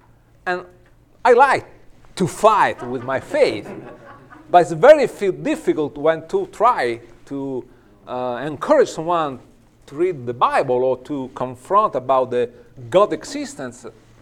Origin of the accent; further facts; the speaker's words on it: Rome, Lazio, Italy; English is a second language; This is Rome. I suppose that most of you have been there or not, come to visit us. I grew up in the Colosseum area and downtown Rome.